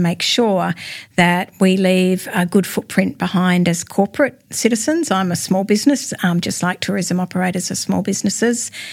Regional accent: Launceston, Tasmania, Australia; Yeah, I typify that kind of Tasmanian. I was born and bred here in Launceston, where we are today. I grew up on the Tama River

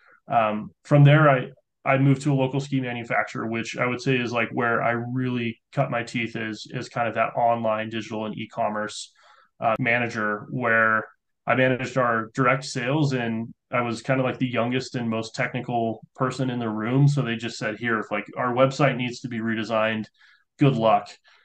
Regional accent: Salt Lake City, Utah, United States; And I was born and raised in Salt Lake City. I went to the University of Utah

